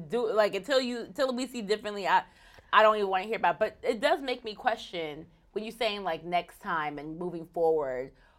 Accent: United States; as a child of immigrants, like, I'm American. I have people in my family who were born in America and I have people who were not.

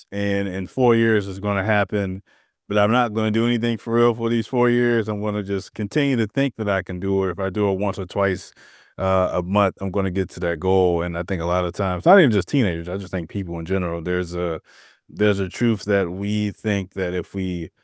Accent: St. Louis, Missouri, United States; So I'm from St. Louis, and I live in St. Louis

